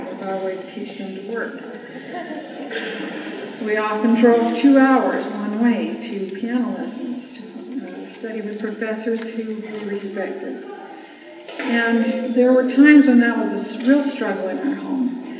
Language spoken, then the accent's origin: English; Brazil; I learned Portuguese as a girl growing up in Brazil. I spent 5 years there.